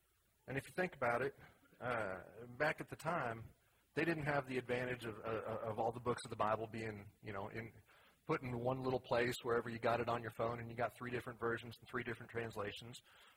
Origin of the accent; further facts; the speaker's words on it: Colorado, United States; Or I grew up in Colorado, and whenever there was a snowstorm, you could go out